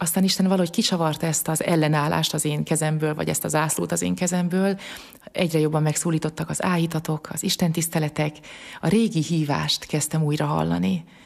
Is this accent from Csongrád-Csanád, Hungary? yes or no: no; Megyaszó, Borsod-Abaúj-Zemplén, Hungary; Én Megyaszón nőttem fel, a szülőfalum Megyaszó, és a családi házunk a parókia szomszédságában volt